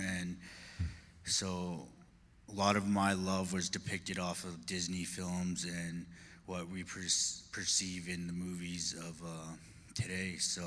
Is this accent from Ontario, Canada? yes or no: no; Edmonton, Alberta, Canada; moved away; because I had to leave my hometown. I'm from Edmonton